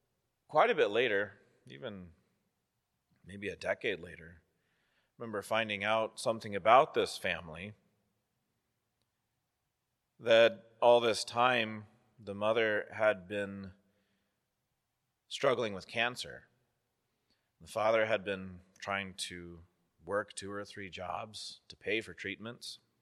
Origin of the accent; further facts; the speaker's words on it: Colorado, United States; There was a family that came to our church growing up in Colorado